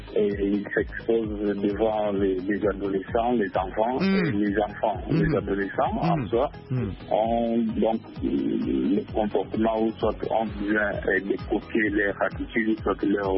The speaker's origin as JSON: {"language": "French", "country": "DR Congo", "said": "chez nous, à Canada, nous sommes en République démocratique du Congo."}